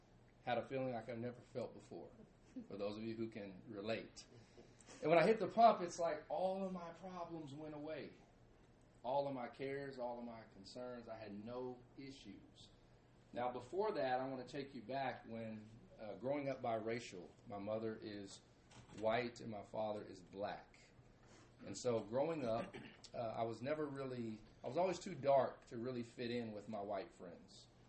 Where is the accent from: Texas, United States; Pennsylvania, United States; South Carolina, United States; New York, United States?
Texas, United States; Baytown; I'm from Baytown, Texas, 15 miles outside of Houston.